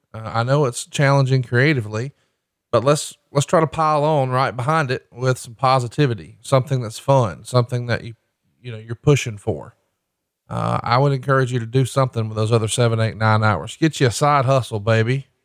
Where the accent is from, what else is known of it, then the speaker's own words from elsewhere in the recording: Alabama, United States; But again, I'm a hillbilly from Alabama, a white dude.